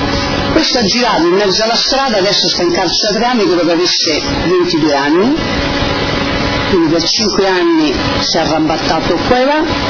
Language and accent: Italian; Rome, Lazio, Italy; Ero un insegnante elementare a 30 km, sono romana, 30 km da Roma, Fiumicino, in cui io sono arrivata nel 73 a Fiumicino